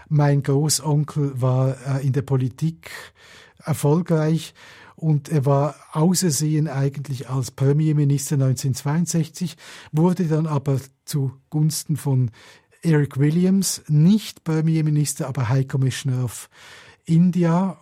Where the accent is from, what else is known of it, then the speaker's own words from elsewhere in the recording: Menziken, Aargau, Switzerland; born there; also born or lived in Trinidad and Tobago; geboren bin ich in der Schweiz, in einem kleinen Spital in Menziken. Aber ich habe die ersten 3 oder 3,5 Jahre mit meiner Mutter zusammen in Trinidad verbracht, mitten im Dschungel.